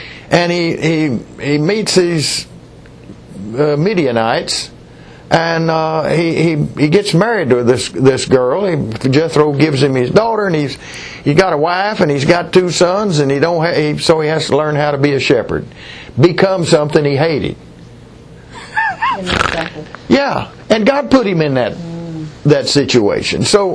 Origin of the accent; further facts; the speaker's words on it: United States; born there; I'm thankful I was born in America.